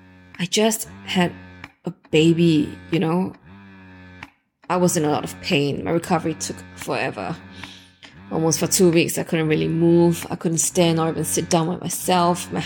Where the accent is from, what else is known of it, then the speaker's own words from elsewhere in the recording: Singapore; I'm from Singapore, 28. One kid.